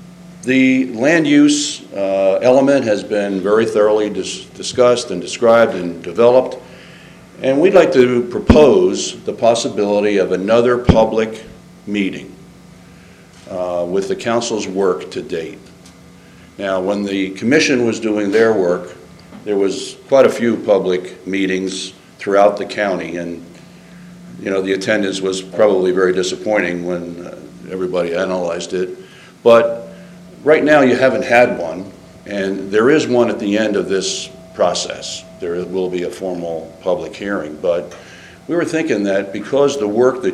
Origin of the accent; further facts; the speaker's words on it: New Jersey, United States; They are the Garden State, and I'm from the Jersey Shore, so I know all the benefits of the ocean and keeping clean waters